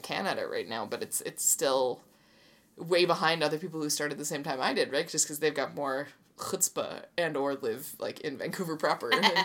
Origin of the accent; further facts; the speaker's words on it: United Kingdom; because I'm British